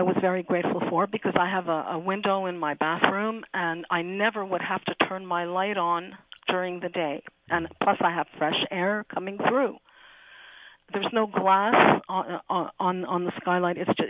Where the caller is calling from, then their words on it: Montreal, Quebec, Canada; Côte de Neige.